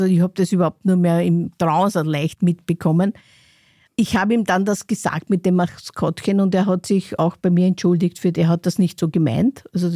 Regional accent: Austria; So wie uns zum Beispiel als Österreicher

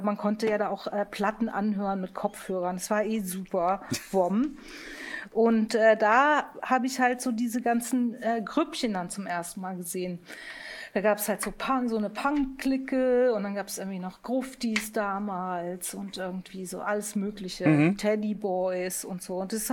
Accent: Munich, Bavaria, Germany; Ich bin ja in München aufgewachsen.

